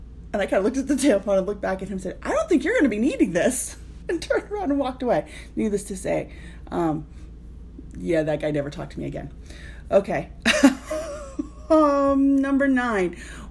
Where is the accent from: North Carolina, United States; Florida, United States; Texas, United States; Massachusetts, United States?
Massachusetts, United States; Boston; accent: Boston; And probably that I'm from Boston because I worked wicked hard at getting rid of my accent.